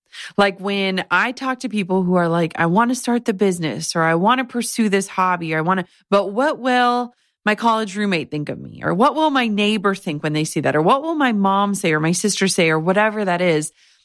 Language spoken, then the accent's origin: English; Midwest, United States; when I left corporate America as a Midwesterner and walking away from a salary and a 401k and all of that, like that is terrifying.